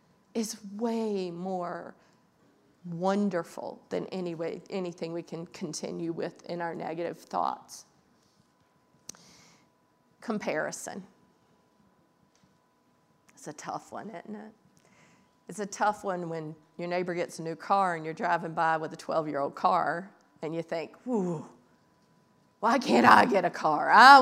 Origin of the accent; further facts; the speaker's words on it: North Carolina, United States; Well, y'all, I'm from North Carolina, and my kids say I got a little bit of redneck in my back pocket